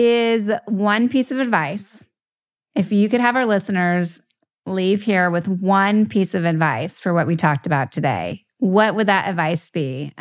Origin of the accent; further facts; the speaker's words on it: New York, United States; I'm from New York, so I find it hard to find good pizza here.